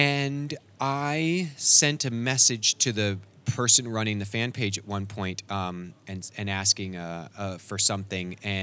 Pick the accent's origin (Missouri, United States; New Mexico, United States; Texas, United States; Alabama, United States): Missouri, United States; Kansas City; I'm going to actually get to go back to my hometown and get to buy my comic off the shelf of my hometown shop